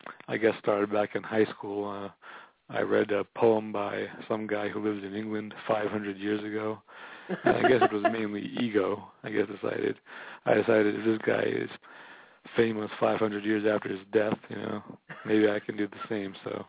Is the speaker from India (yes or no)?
no; Bulgaria; Small country in Eastern Europe.